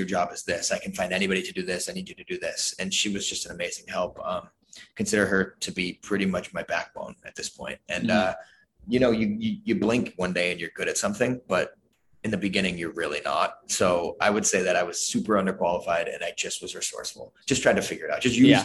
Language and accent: English; Boston, Massachusetts, United States; I'm from Boston area.